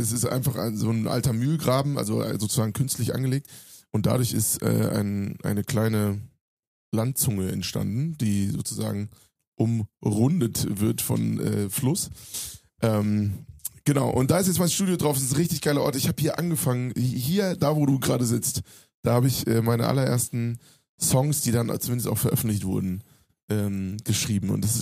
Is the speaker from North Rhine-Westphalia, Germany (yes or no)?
no; Hofheim, Hesse, Germany; den habe ich in meiner Heimatstadt Hofheim geschrieben.